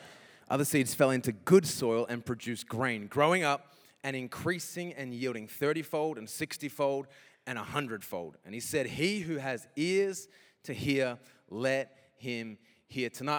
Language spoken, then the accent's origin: English; Queensland, Australia; also born or lived in Philippines; My accent is a little bit weird because I lived in the Philippines for about 4 years. And so that just changed my accent and made me sound American with some words I say. So that's why I sound a little bit weird and not like a proper Queenslander.